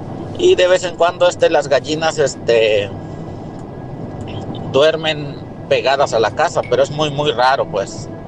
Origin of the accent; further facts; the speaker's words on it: Zacualpan, Veracruz, Mexico; also born or lived in State of Mexico; now in United States; parte de mi niñez la viví en Veracruz. Nosotros somos de un lugar que se llama Zacualpan, Veracruz, es allá por las montañas, colindando con Hidalgo.